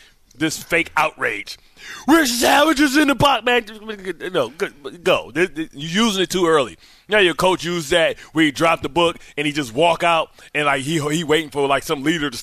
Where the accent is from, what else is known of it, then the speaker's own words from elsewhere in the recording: Detroit, Michigan, United States; And like I grew up in Detroit, so I was used to long winters.